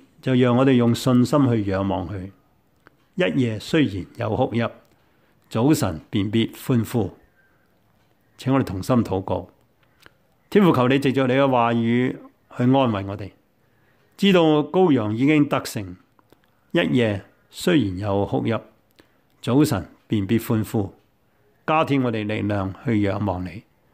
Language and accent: Chinese; Hong Kong; 我们是香港来的，更加看到整个香港的乱局和改变